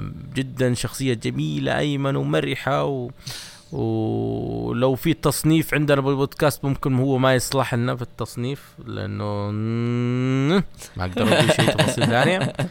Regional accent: Saudi Arabia; اي شيء يتعلق بالمصارعة الحرة عندنا في السعودية مو بس السعودية، الخليج العربي، وطن العربي

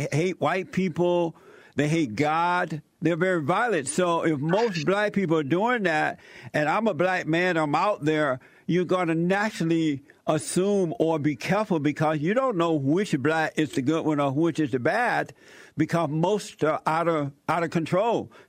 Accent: United States; And I will also tell them that I am an American.

